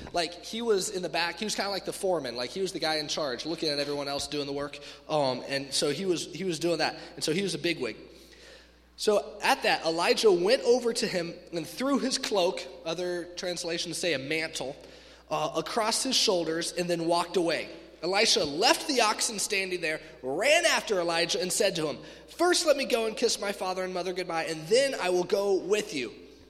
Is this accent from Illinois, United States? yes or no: no; Kansas, United States; I'm from Kansas. I should know this, right?